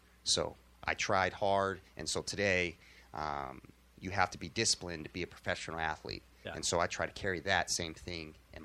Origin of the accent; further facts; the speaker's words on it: Illinois, United States; So I'm originally from Illinois.